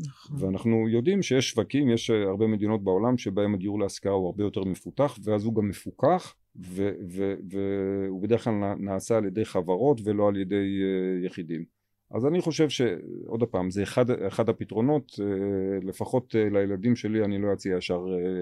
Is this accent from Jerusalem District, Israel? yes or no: no; Tel Aviv, Tel Aviv District, Israel; לא, לא, הרי אני תל אביבי.